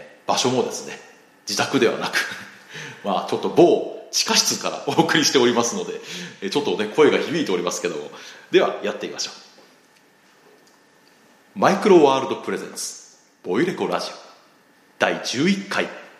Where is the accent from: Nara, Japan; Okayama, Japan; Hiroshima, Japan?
Hiroshima, Japan; moved away as an adult; まあ、僕は広島出身なので、まあ、広島は高校卒業までいたんで、まあ、まだ広島の方が長いんですけども